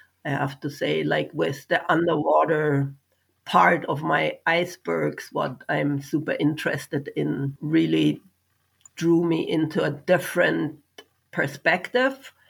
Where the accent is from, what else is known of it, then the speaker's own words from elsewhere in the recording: Germany; moved away as an adult; now in Canada; I was born in Germany in the Alps. I lived there till I was 21 years old and immigrated to Canada.